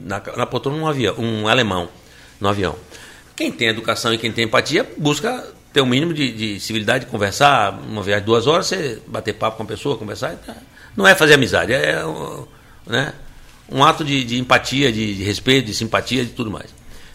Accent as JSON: {"language": "Portuguese", "region": "Rio de Janeiro", "country": "Brazil", "said": "Não, sou do Rio"}